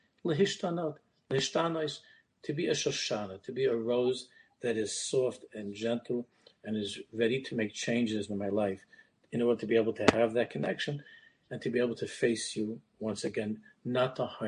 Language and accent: English; United States; We grew up here in America.